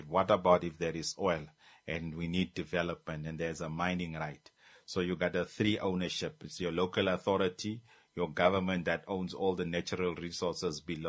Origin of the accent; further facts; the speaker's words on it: Swakopmund, Erongo, Namibia; I'm originally from Swakopmund.